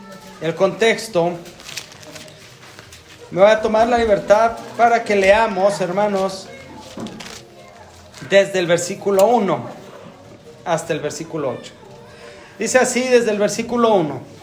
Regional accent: Mexico; nosotros como equipo que venimos de México.

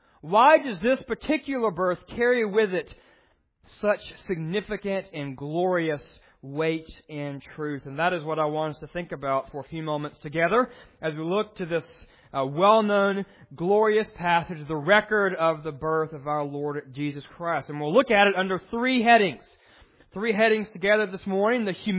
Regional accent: Tennessee, United States; I am from Tennessee, so I can use Smithville as an example.

